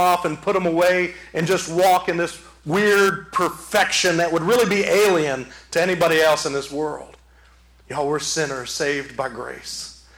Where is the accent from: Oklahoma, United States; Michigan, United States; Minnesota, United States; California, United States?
Michigan, United States; Detroit; And me and my buddy, we're from Detroit. Detroit is a big city when you compare it to Grenada, but it's not a big city when you compare it to New York.